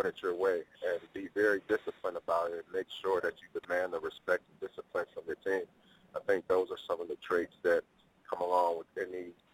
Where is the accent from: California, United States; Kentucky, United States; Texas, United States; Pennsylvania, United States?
Pennsylvania, United States; Pittsburgh; I think mainly because I grew up in Pittsburgh and we played against the Steelers.